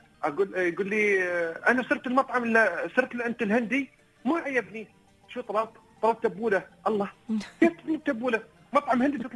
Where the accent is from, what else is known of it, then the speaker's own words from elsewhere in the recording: United Arab Emirates; احنا في الامارات هنا